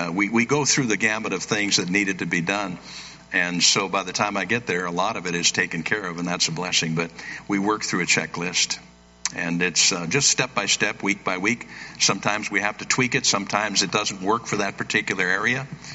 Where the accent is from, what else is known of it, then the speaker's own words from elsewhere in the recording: Tacoma, Washington, United States; born there; I was born in Tacoma, Washington.